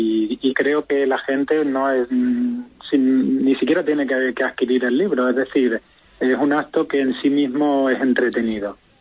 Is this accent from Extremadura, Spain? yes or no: yes; Cáceres, Extremadura, Spain; also born or lived in Barcelona; soy nacido en Barcelona, pero yo me considero cacereño. Nací en Barcelona, pero con 4 años ya estaba aquí en Cáceres.